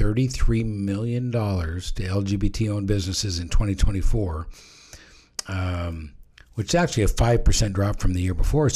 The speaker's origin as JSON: {"language": "English", "town": "Fairbanks", "region": "Alaska", "country": "United States", "tie": "born or raised there", "said": "I'm from Fairbanks, Alaska. I grew up here, you know."}